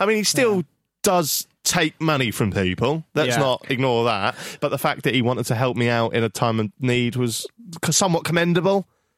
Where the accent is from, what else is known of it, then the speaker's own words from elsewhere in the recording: Norwich, East of England, United Kingdom; I'm from Norwich.